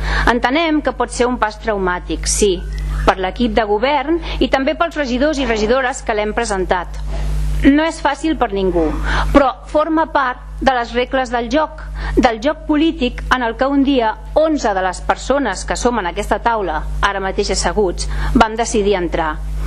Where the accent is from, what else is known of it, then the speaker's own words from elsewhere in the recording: Caldes, Catalonia, Spain; Els que som de Caldes de sempre